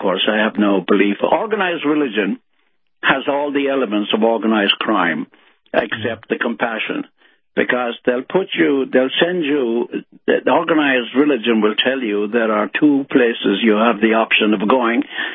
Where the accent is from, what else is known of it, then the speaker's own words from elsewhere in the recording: New York City, New York, United States; born there; And I, when I was born in Brooklyn, as you said